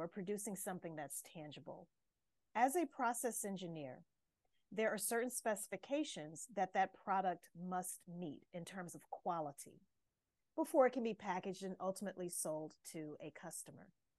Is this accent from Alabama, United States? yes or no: no; Louisiana, United States; I'm from the States, so I grew up in the state of Louisiana